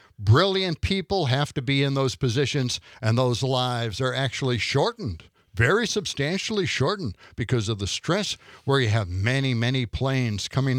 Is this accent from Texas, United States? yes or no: no; Milwaukee, Wisconsin, United States; I'm from Milwaukee. I grew up there for 30 years, my first 30 years.